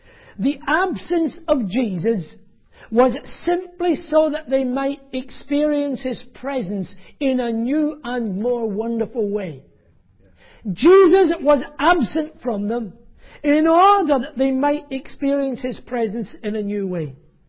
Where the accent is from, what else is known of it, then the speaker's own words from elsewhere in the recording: Scotland, United Kingdom; accent: Scottish; because you will have guessed that I'm Scottish. Get used to it.